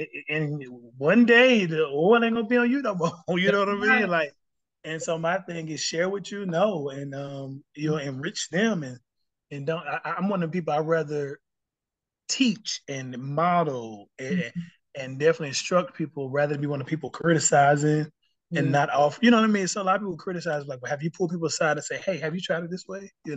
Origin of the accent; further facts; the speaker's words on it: Charlotte, North Carolina, United States; I'm from Charlotte, you know.